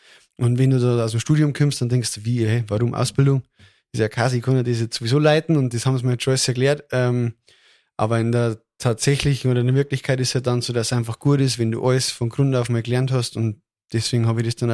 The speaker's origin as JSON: {"language": "German", "town": "Übersee", "region": "Bavaria", "country": "Germany", "tie": "born or raised there", "said": "bin 35 Jahre, komme direkt vom Chiemsee, bin quasi ein waschechter Chiemgauer, Überseher."}